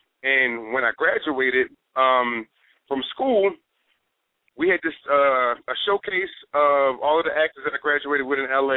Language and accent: English; Baltimore, Maryland, United States; I'm going to write monologues about people that I grew up around in Baltimore.